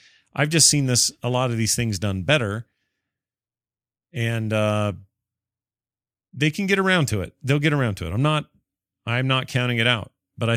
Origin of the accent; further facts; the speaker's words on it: Canada; also born or lived in Vancouver / Toronto / Ottawa; I am a Canadian, and I lived in Vancouver, Toronto, and Ottawa, which are all Canadian cities.